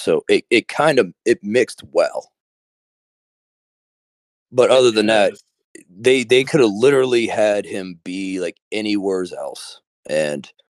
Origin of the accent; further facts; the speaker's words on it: New Orleans, Louisiana, United States; I mean, for me, someone who's born and raised in New Orleans, what would have made this better?